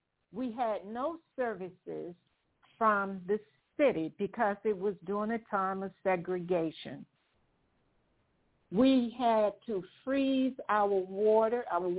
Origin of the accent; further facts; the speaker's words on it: North Carolina, United States; I grew up in Western North Carolina, if any of you are familiar with this